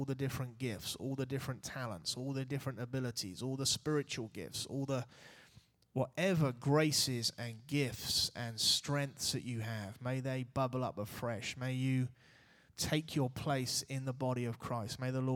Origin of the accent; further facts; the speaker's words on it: Reading, South East England, United Kingdom; I was walking down Church Road in Reading, my hometown